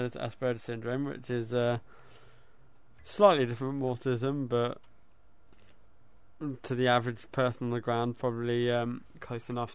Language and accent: English; Windsor, South East England, United Kingdom; I was raised in the Royal Borough of Windsor and Maidenhead